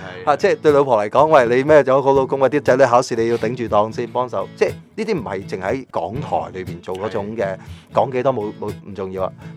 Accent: Haifeng, Guangdong, China; 我哋叫做海丰人，讲嘢极大声，即系讲嘢都铿锵有力嘅。

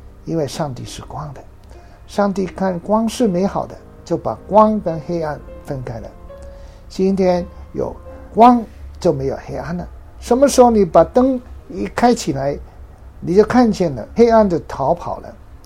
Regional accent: China; 我们中国人喜欢八八八，因为八跟发达、发明、发声好像很相似的音。

